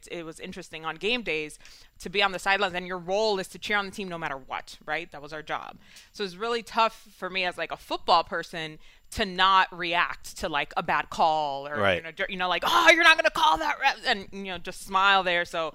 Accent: New York City, New York, United States; Yeah, I grew up in Washington Heights.

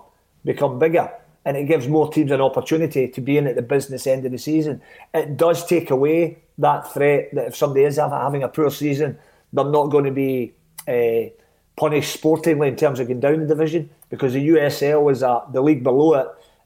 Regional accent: Glasgow, Scotland, United Kingdom; And being a Glaswegian, when we're in amongst each other, we speak very quickly, as you know.

